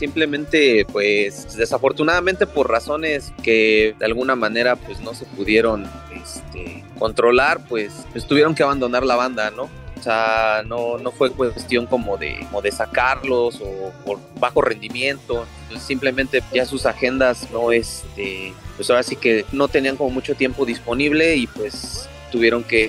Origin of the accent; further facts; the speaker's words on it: Ecatepec, State of Mexico, Mexico; Sí, es correcto, somos de Ecatepec.